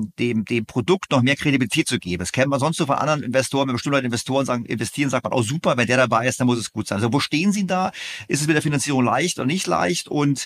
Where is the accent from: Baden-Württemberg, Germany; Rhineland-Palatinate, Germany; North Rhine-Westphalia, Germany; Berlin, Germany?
Berlin, Germany; Weil ich bin ja auch Berliner